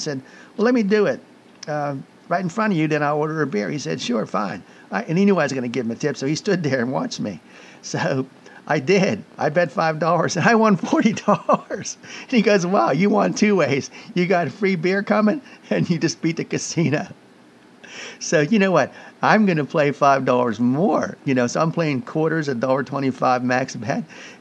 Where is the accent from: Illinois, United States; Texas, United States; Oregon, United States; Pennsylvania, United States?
Pennsylvania, United States; Pittsburgh; I bought a Raiders hat, you know, and I'm from Pittsburgh.